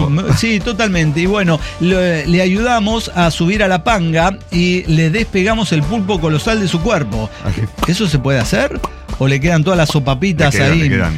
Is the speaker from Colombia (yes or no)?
no; Mexico; ¿Es porque soy mexicano?